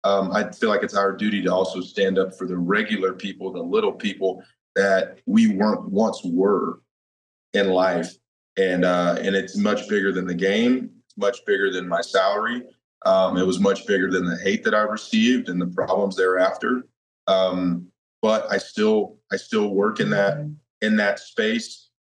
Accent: Alabama, United States; where I grew up in Alabama, being biracial, me and my sister being very athletic.

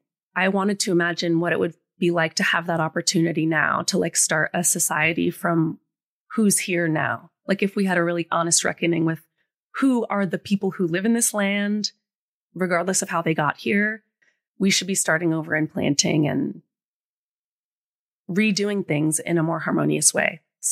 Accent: New Jersey, United States; I'm from New Jersey. I love corn on the cob.

